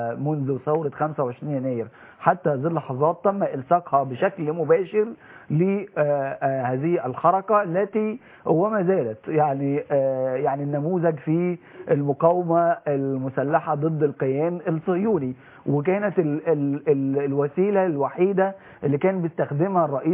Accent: Egypt

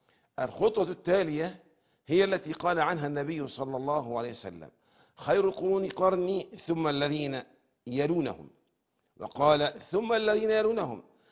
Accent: Egypt; accent: Egyptian

